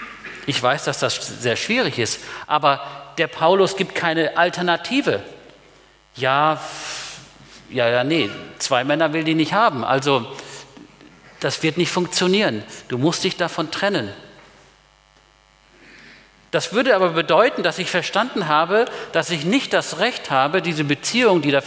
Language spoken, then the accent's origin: German; Tanzania; now in Germany; Ich bin aufgewachsen in Tansania, da war das ein bisschen anders.